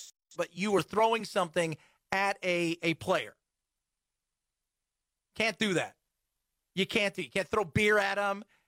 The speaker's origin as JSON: {"language": "English", "country": "United States", "said": "Being an American, by the way, who, geez, I'm dating myself here, about 25, 28 years ago, was playing in a sport where it isn't like it is now."}